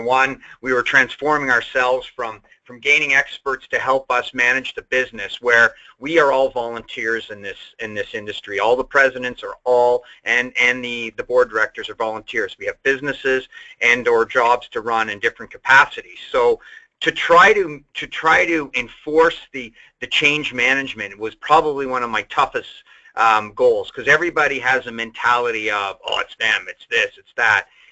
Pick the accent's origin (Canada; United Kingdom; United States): Canada; I'm not from Ontario, I'm from Canada.